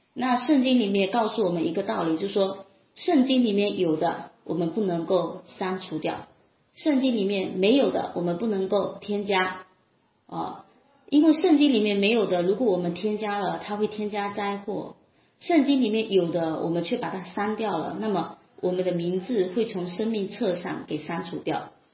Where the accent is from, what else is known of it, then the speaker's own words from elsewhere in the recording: China; 我是中国人，那我去美国，那我没有去美国之前我已经存在了，我是在中国啊